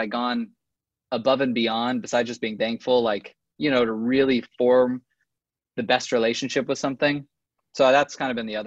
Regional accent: Los Angeles, California, United States; Yeah, I'm from LA.

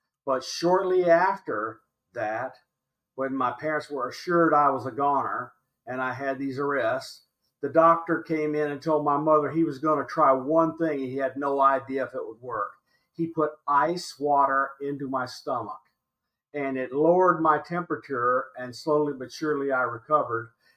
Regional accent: Tennessee, United States; born there; So I was born in Middle Tennessee, in the southern part of the United States, in 1954.

